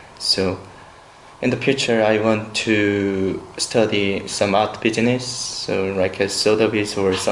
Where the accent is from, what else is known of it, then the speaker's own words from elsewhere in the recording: South Korea; English is a second language; I'm from Korea. I already graduated from university. My major was archaeology and Buddhism.